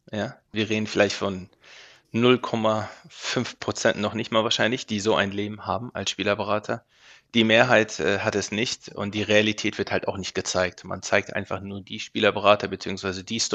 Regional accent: Hannover, Lower Saxony, Germany; now in United States; Also zunächst einmal bin ich Hannoveraner. Ich sage das auch überall, auch hier in Amerika, wenn die Leute mich fragen, wo kommst du her?

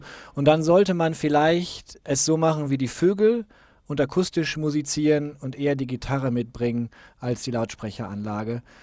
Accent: Germany; Da sind die Strafen sehr viel höher als bei uns in Deutschland.

